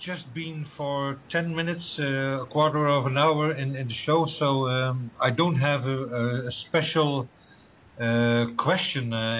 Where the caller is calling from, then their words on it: Belgium; Well, I'm living in this small country where the big European monster is situated in Brussels, in Belgium.